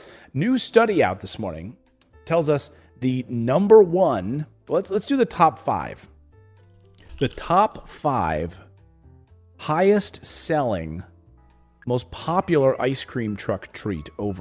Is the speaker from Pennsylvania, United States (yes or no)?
yes; Philadelphia, Pennsylvania, United States; I grew up in Philadelphia area, so we would have the Italian water ice.